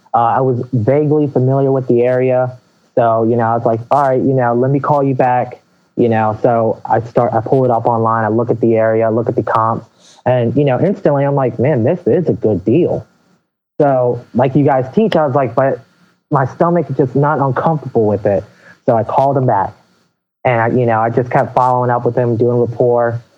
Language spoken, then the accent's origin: English; Maryland, United States; So we're from Southern Maryland, and we attacked the St. Mary's County area at first. It's a real small, very country rural area.